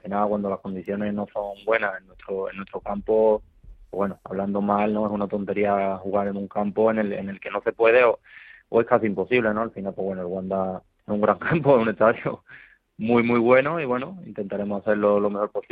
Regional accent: Utrera, Andalusia, Spain; Yo nací en Utrera.

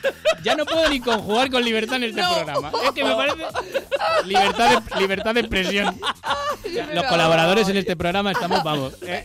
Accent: Basque Country, Spain; Que soy vasco, tú.

